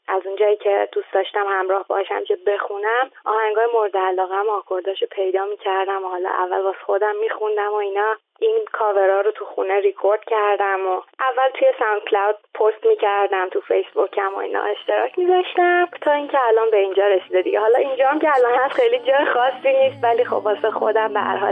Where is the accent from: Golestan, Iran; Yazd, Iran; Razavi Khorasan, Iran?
Golestan, Iran; Gorgan; born there; 23 سالمه، توی شهر گرگان متولد شدم و خب از بچگی ساز میزنم